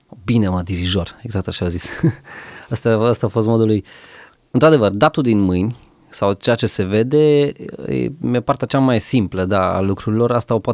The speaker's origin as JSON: {"language": "Romanian", "town": "Deva", "region": "Hunedoara County", "country": "Romania", "tie": "born or raised there", "said": "Eu sunt originar din Deva și asta se întâmpla în Deva."}